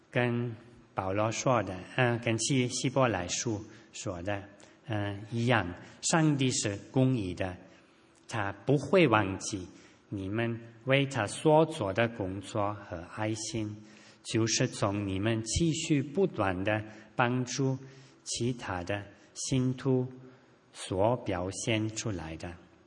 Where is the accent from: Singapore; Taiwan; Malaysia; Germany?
Germany; Chinese is a second language; now in China; 我是德国人，这是我们德国的老家